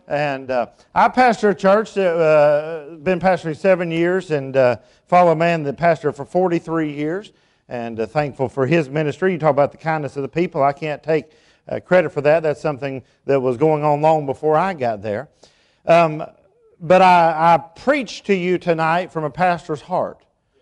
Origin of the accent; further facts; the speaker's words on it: Tennessee, United States; I grew up in East Tennessee. You'll be able to figure that out by my accent. I grew up about 30 minutes north of Knoxville in Campbell County, Tennessee.